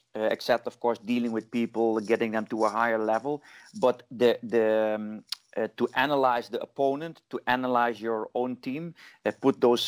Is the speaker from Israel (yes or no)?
no; Netherlands; now in India; In a nutshell, I'm from Holland. That's first. I'm 47 years old.